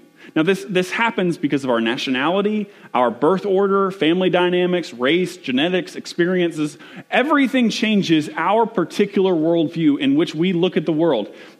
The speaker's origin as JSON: {"language": "English", "town": "Fort Lauderdale", "region": "Florida", "country": "United States", "said": "I'm from South Florida, from Fort Lauderdale, Florida, and my family has a home in the Florida Keys."}